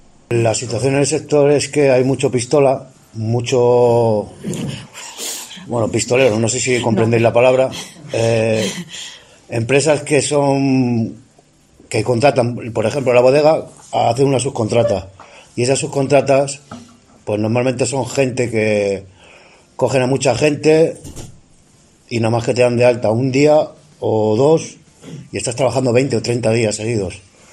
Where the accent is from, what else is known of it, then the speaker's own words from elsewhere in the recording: Madrid, Community of Madrid, Spain; soy de Madrid